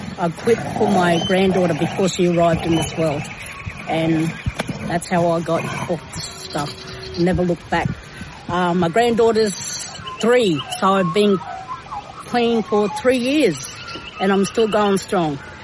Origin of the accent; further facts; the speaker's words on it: Cherbourg, Queensland, Australia; from Cherbourg.